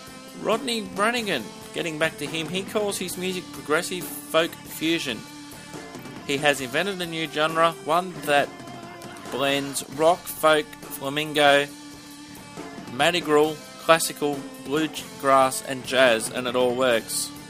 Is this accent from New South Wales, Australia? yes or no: yes; Sydney, New South Wales, Australia; Now let's go to our next act, which is originally from Sydney, my hometown.